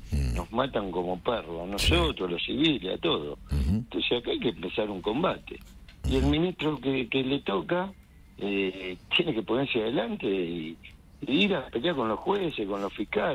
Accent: Lanús, Buenos Aires Province, Argentina; Yo vivo en Lanús, nací en Lanús, sigo viviendo en Lanús.

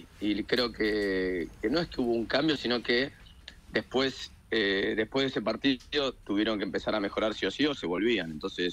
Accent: Argentina; Es una linda historia como argentino.

